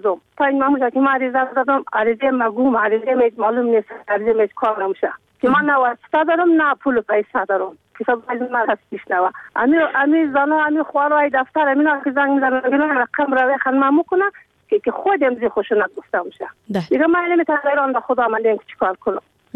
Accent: Afghanistan; من یک زنی افغانم، من از افغانستانم

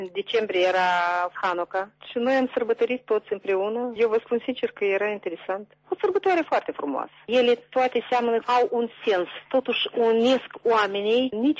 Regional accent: Cornești, Ungheni District, Moldova; Țin minte, când eram mică, noi trăiam în satul Cornești. Mama era învățătoare în sat

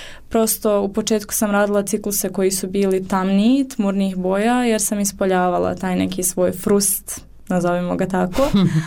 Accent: Bosnia & Herzegovina; pogotovo jer dolazim iz Bosne, nemamo puno žena umjetnica ovdje

